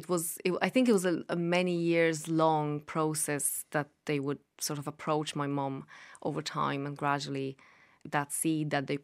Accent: southern Poland, Poland; I'm originally from Poland. It's a small town that I come from in the south of Poland. It's set in the mountains and it's a type of place where everybody knows everybody. It's a very small community.

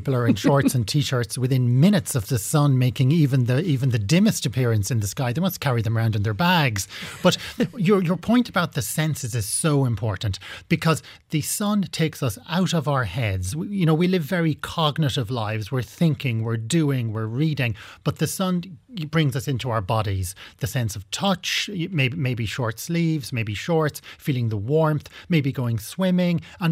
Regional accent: Galway, Connacht, Ireland; So as a child, I grew up in Galway City.

